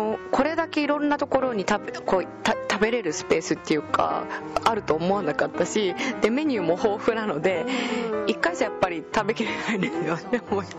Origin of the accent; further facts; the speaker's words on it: Saitama, Japan; 私も昔はあのどこ出身どこですかって言われて、いや埼玉、まあ、埼玉ですみたいな